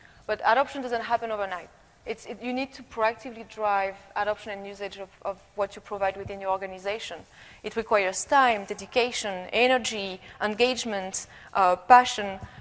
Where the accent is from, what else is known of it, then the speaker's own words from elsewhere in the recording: France; accent: French; English is a second language; now in Redmond, United States; This is a French European accent, and even though I've been based in Redmond, Washington for almost 3 years now, I'm still working on my accent every day